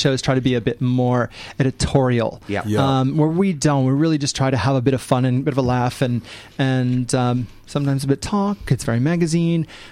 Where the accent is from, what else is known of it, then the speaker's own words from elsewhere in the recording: St. Louis, Missouri, United States; So growing up in the Midwest in St. Louis